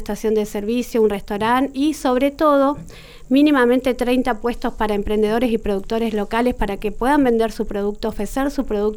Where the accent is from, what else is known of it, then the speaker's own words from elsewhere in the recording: Neuquén, Argentina; now in Plottier, Argentina; yo soy neuquina de cuarta generación. Y me fui a vivir a Plotier, vivía en Neuquén y me fui a vivir a Plotier porque era la oferta que tenía para poder acceder a mi casa propia. Yo vivo en un barrio, un plan de vivienda nacional